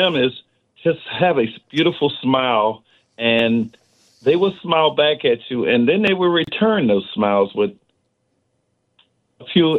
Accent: Joliet, Illinois, United States; It's right down the street. I'm from Joliet, and I knew about the Salvation Army.

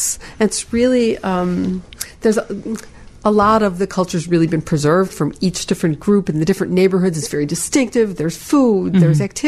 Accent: Chicago, Illinois, United States; I grew up in Pullman.

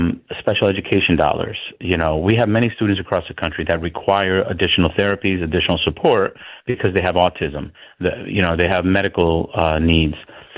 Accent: Meriden, Connecticut, United States; I grew up on Lewis Avenue, so, you know, that's my old stomping ground.

